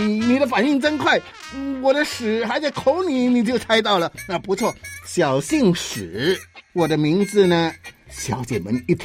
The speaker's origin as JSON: {"language": "Chinese", "region": "Kuala Lumpur", "country": "Malaysia", "said": "我不是新加坡来的，我是从吉隆坡过来的。"}